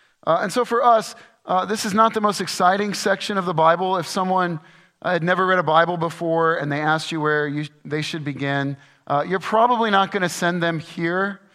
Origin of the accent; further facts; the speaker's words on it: Illinois, United States; Well, growing up in Illinois during the pinnacle of the Chicago Bulls' success